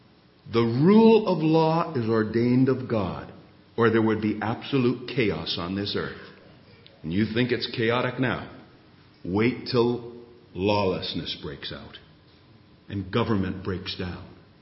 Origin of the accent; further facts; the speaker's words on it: United States; now in Canada; I grew up in the United States. Spent most of my life in Canada, so I'm almost a Canadian.